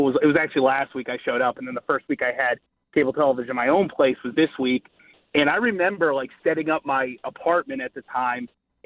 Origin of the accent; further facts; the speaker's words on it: New York, United States; That was me being a New Yorker.